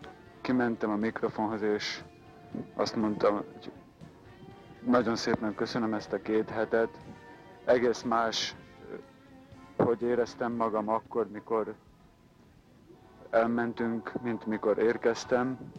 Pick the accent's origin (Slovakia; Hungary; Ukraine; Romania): Slovakia; Dunajská Streda, Trnava Region; Dunaszerdahelyről, Szlovákiából jöttem.